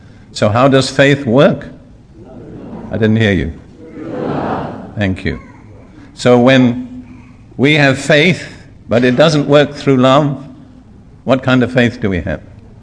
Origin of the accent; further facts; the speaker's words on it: United Kingdom; now in Jerusalem; I don't want to seem critical, but I am British. I mean, I grew up in this nation.